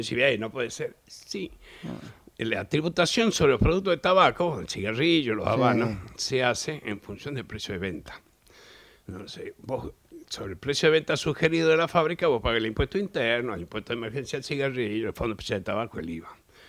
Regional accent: Salta, Argentina; Soy de Salta y hago falta.

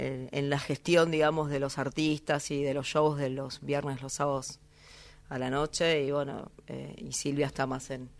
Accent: Lomas del Mirador, Buenos Aires Province, Argentina; yo soy de la provincia, cruzando General Paz 20 cuadras, digo yo, soy de Lomas del Mirador.

